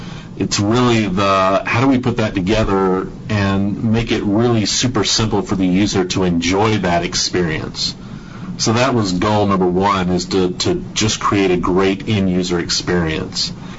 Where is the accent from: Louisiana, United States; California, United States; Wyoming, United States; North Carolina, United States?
North Carolina, United States; moved away; So we live in the Pacific Northwest and follow the Seattle Seahawks here, but we're originally from North Carolina.